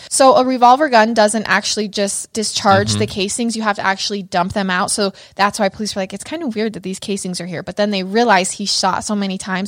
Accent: Idaho Falls, Idaho, United States; Basically, Blackfoot is about 30 minutes away from my hometown of Idaho Falls.

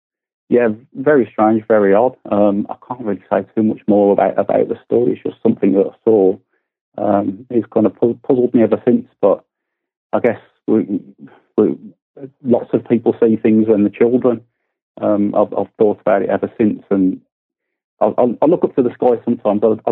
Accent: Birmingham, West Midlands, United Kingdom; moved away as an adult; now in Lincoln, United Kingdom; I moved from Birmingham when I was about 30. My wife lives in Lincoln. So I've kind of moved up here now, and Lincoln's been my home ever since.

